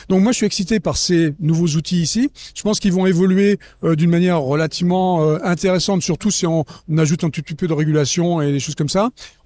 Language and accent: French; France; now in United States; même si j'habite aux États-Unis depuis 30 ans, je suis un Français franchouillard de base